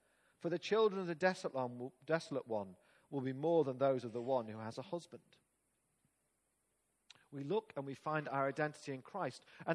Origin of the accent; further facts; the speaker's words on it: England, United Kingdom; We're not special people because we're English or even British.